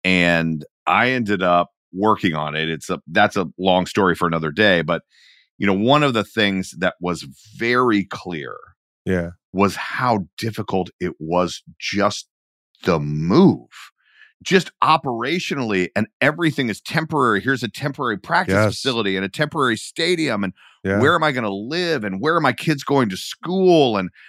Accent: Atlanta, Georgia, United States; By the way, I'm from Atlanta.

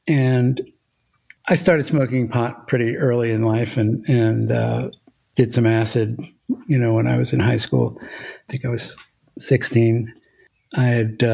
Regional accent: Brooklyn, New York, United States; No, I grew up in Brooklyn, New York.

